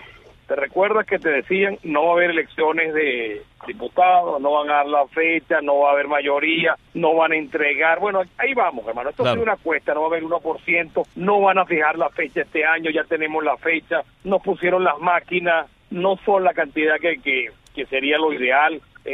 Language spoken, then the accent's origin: Spanish; Venezuela; así somos los venezolanos